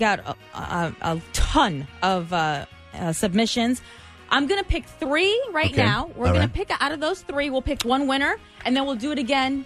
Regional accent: Arizona, United States; I remember being a horrified kid growing up in Arizona, thinking dreams like this couldn't come true, but they do.

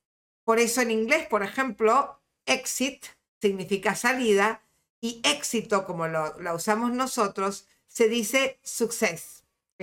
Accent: Argentina; Quienes somos argentinos

